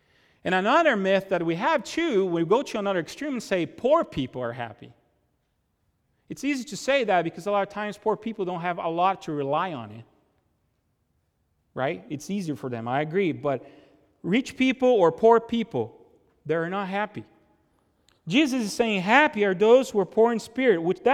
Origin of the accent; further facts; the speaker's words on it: Brazil; English is a second language; now in United States; I grew up in Brazil. I want to be a soccer player.